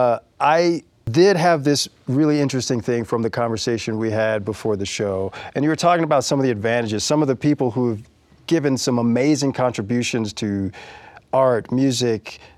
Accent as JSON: {"language": "English", "region": "Mississippi", "country": "United States", "tie": "born or raised there", "said": "one of my favorites since I grew up in the Mississippi Delta"}